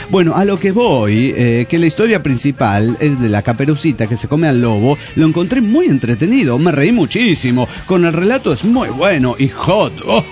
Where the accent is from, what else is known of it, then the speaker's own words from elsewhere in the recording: Chile; me decía que dicho contenido estaba bloqueado en mi país, Chile, por derechos de autor.